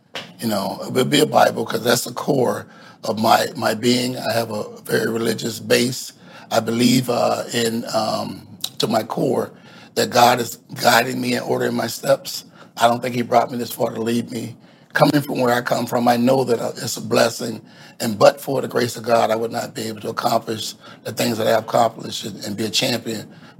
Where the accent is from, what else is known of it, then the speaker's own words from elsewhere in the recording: St. Petersburg, Florida, United States; being born and raised in Midtown South St. Pete, an area that's been impoverished for the last 20 years